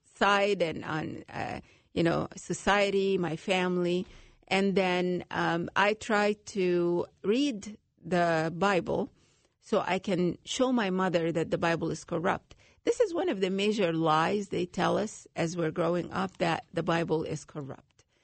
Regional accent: Egypt; like any other Egyptian girl. I'm from Egypt and from a family that is conservative, but not too traditional.

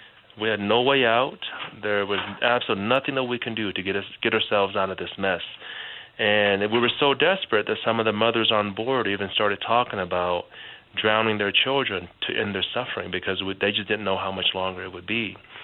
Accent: Arkansas, United States; also born or lived in Vietnam; I tell them that I'm ethnic Chinese. I was born in Vietnam, but I grew up in a foreign country called Arkansas.

